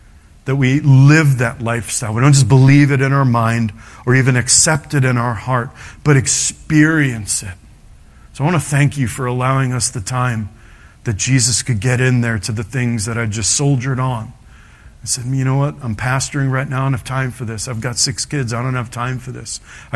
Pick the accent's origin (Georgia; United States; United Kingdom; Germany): United States; New York; I'm from New York. We got bigger bridges in New York.